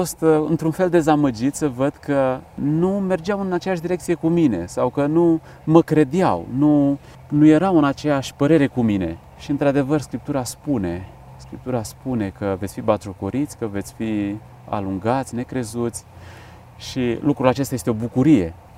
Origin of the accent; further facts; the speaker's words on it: Onești, Bacău County, Romania; eu sunt din Onești deloc